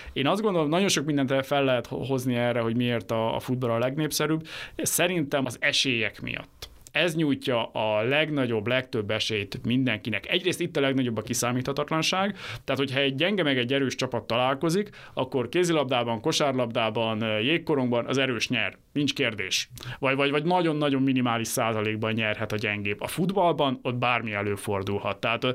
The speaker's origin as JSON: {"language": "Hungarian", "country": "Hungary", "said": "Nem azért szurkolunk a magyar válogatottnak, mert meg fogja nyerni a világbajnokságot, hanem mert magyarok vagyunk."}